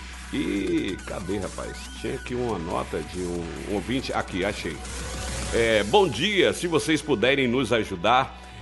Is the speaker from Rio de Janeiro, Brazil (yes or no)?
no; Ilhéus, Bahia, Brazil; Manda um abraço para todos aí na minha cidade natal, em Ilhéus